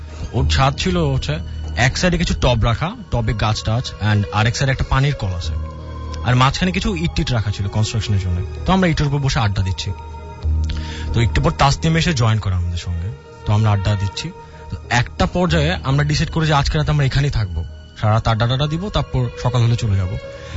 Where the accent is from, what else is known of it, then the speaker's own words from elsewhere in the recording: Dhaka, Dhaka Division, Bangladesh; High listeners … আমি আসি কাঁঠালবাগান থেকে।